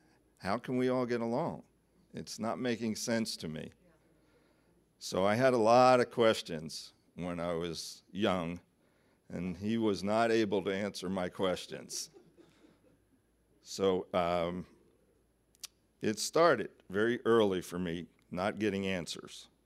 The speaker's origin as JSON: {"language": "English", "town": "Philadelphia", "region": "Pennsylvania", "country": "United States", "tie": "born or raised there", "said": "So my background is I was born and raised Jewish back in Philadelphia. I was bar mitzvahed. I went all the way through Hebrew high school."}